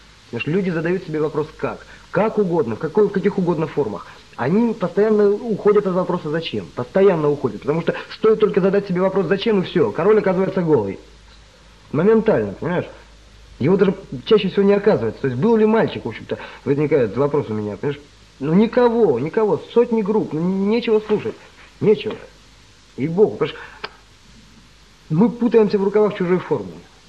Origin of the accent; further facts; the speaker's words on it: Cherepovets, Vologda Oblast, Russia; Я сам из Череповца.